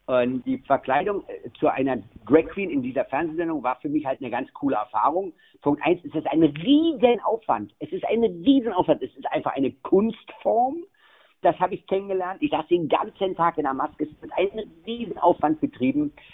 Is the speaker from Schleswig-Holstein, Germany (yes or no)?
no; Berlin, Germany; Ich komme aus Berlin, ist eine Großstadt, da haben wir relativ wenig Fachwerkhäuser.